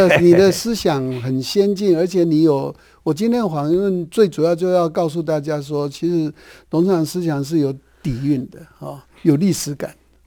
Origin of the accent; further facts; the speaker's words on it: Taiwan; 我说我是台湾人，